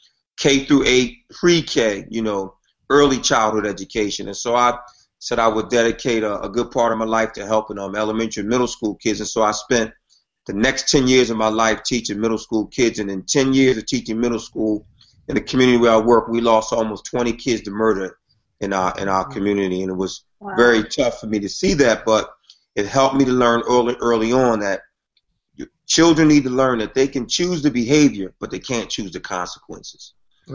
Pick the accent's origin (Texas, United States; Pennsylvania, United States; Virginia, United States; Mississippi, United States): Pennsylvania, United States; Philadelphia; Well, I grew up in Philly, typical kid in a large family, single mom.